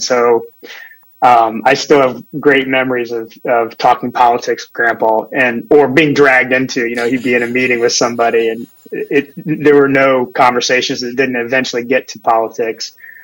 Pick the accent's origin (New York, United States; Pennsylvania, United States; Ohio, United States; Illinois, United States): Ohio, United States; I'm not. I grew up in Ohio, so a different kind of football intensity.